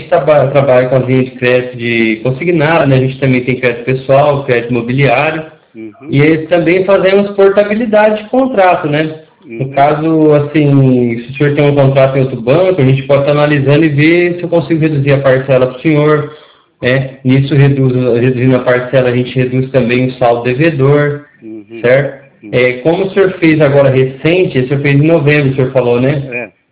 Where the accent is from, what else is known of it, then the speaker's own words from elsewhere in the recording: Cornélio Procópio, Paraná, Brazil; Eu sou da cidade de Cornélio Procópio, aqui no Paraná, certo?